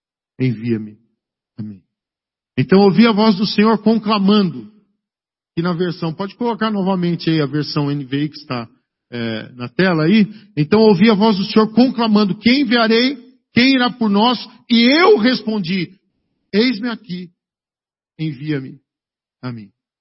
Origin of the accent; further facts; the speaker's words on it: Umuarama, Paraná, Brazil; eu fui gerado lá no Paraguai. Eu vim nascer no Brasil, eu nasci aqui no Paraná, tá bom? Eu sou paranaense, minha carteira de identidade diz que eu nasci em Umuarama.